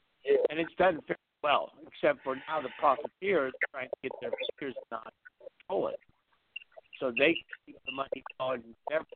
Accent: California, United States; Well, that's one thing that's been nice about being born and raised in California. We've been spoiled. I mean, we live a spoiled life here in California

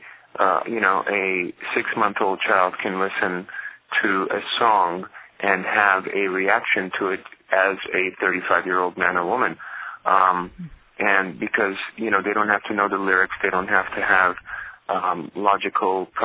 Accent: Los Angeles, California, United States; to me was as a young adult growing up in Los Angeles, was a huge wake-up call.

